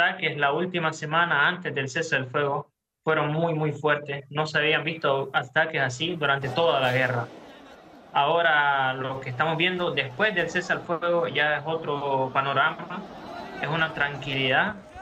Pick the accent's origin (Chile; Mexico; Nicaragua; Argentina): Nicaragua; León; moved away as an adult; now in Gaza, Palestine; viví en Nicaragua. Mi mamá es nicaragüense, mi familia es nicaragüense. Así que por eso siempre viví en Nicaragua, crecí como nica y gracias a Dios pues soy leonés de Nicaragua. Entonces ahí tuve toda mi educación, mi carrera universitaria la terminé allá.